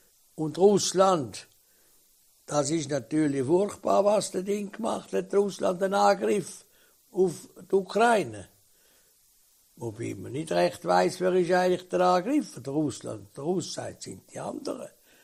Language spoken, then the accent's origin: German; Switzerland; Und als Schweizer Politiker bin ich jetzt nur einmal verantwortlich, dass die Schweiz keinen Krieg überkommt.